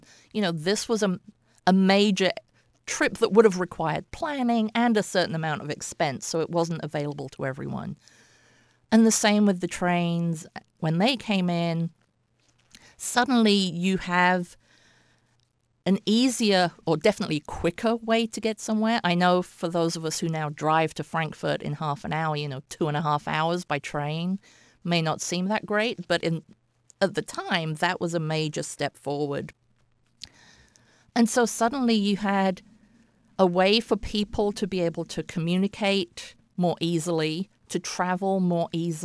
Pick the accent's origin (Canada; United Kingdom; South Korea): United Kingdom; England; also born or lived in Japan; now in United States; growing up in England, my grandfather worked on the railroad, so I'm a railway junkie.